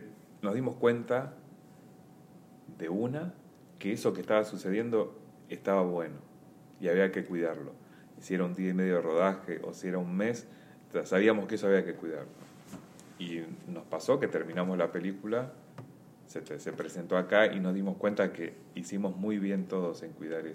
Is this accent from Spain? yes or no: no; Buenos Aires, Argentina; acá en Buenos Aires, yo soy de acá de Buenos Aires